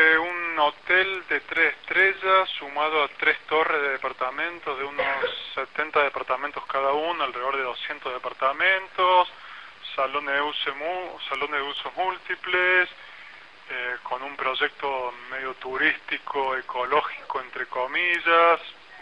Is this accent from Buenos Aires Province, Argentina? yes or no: no; Córdoba, Argentina; now in Sal Si Puedes, Argentina; yo soy de Córdoba, hace unos años nos mudamos acá a Sal Si Puedes, que es un pueblito que está a 30 kilómetros de Córdoba